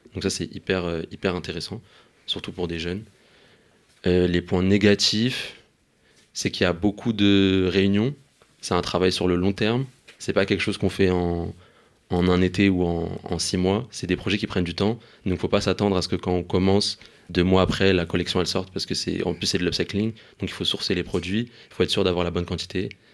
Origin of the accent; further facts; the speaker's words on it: Paris, Île-de-France, France; Genre, moi, je sais que j'ai grandi à Paris, que je vis toujours à Paris.